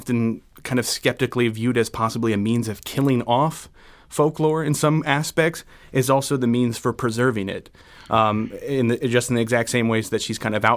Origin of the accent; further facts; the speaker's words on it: Maryland, United States; because I'm originally from Maryland myself